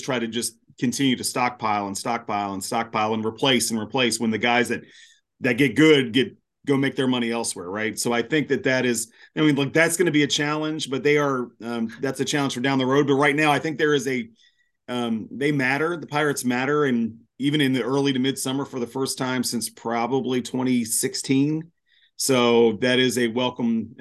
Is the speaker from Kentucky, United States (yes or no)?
no; Waldorf, Maryland, United States; You know, like I grew up, I'm from Waldorf. I grew up an Orioles fan.